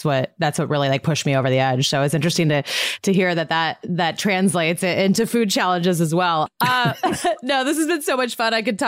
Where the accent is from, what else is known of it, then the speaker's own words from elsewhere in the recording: Montana, United States; Where? I'm from Montana, actually.